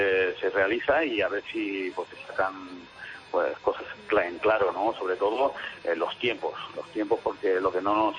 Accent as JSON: {"language": "Spanish", "country": "Spain", "said": "a nosotros personalmente como Español"}